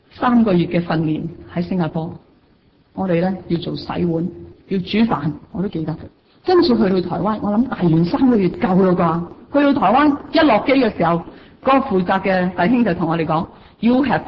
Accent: Guangzhou, Guangdong, China; 我哋广州人话有风就会点啊，使尽力。

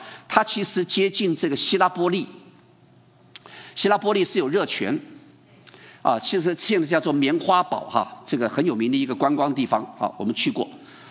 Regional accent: United States; 我们美国人最骄傲的就是什么？我们是一个民主社会。

